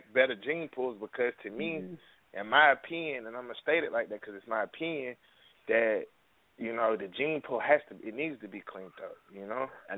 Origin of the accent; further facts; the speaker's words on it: East Coast, United States; because I'm from the East Coast, I've shown on the East Coast, I've shown in Texas.